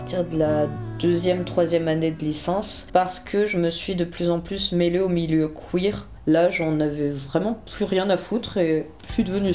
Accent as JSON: {"language": "French", "town": "Blois", "region": "Centre-Val de Loire", "country": "France", "tie": "born or raised there", "said": "Je suis née à Blois. Et donc, j'ai grandi là-bas, j'ai fait mon collège et mon lycée là-bas."}